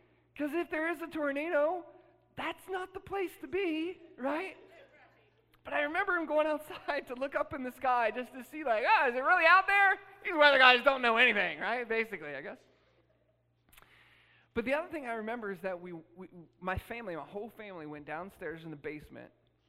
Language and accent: English; Columbus, Ohio, United States; now in Houston, United States; growing up in Columbus, Ohio, we would have tornadoes sometimes and everything